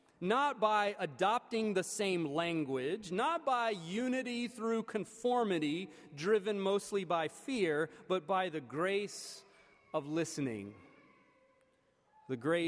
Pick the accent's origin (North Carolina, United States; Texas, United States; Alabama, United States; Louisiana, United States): North Carolina, United States; When an entire state, my home state of North Carolina, seems consumed with fears about the differences of a few.